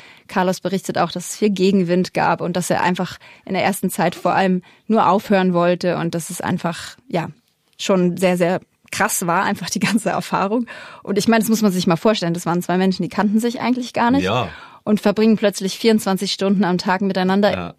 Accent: Berlin, Germany; Wenn man in Berlin, in Ostberlin groß wird, dann ist das auf jeden Fall es war eigentlich die hauptsächliche Reisedestination, die Ostsee.

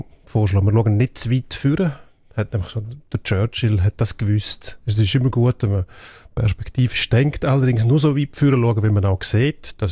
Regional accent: Graubünden, Switzerland; in meiner Heimat, also Kanton Graubünden, wo die jetzt das Gefühl haben, bei uns sind immer Nebel.

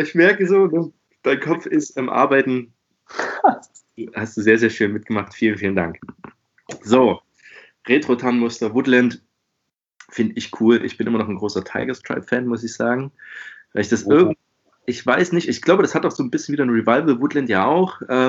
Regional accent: Germany; Ich bin als Deutscher und auch mit militärischem Hintergrund habe ich natürlich so einen Hang zu Flecktarn.

